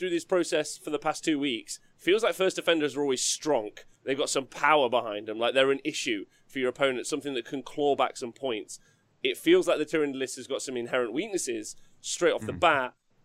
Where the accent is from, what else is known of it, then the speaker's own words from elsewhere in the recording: England, United Kingdom; as an English fella